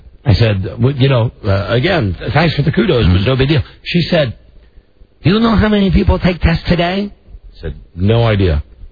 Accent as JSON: {"language": "English", "country": "United States", "said": "Because I'm an American. I speak English."}